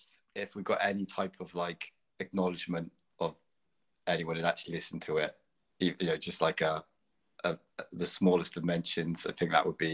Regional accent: Cardiff, Wales, United Kingdom; We're from Cardiff.

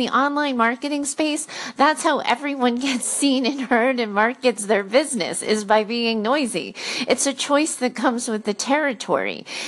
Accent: Rhode Island, United States; moved away as an adult; now in Boston, United States; I've been in the Northeast since college. And like, I grew up in Rhode Island. And then as far as I went, you know, was college in Boston. And I didn't leave.

